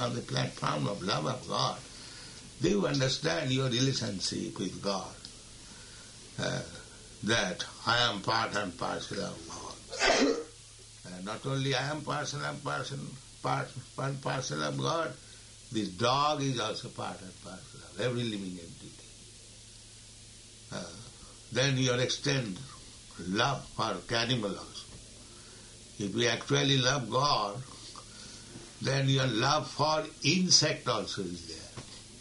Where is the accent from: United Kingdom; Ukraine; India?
India; I am also an Indian.